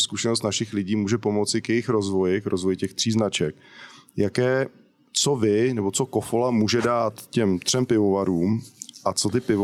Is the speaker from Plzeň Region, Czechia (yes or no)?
yes; Plzeň Region, Czechia; A ještě vlastně já pocházím od Plzně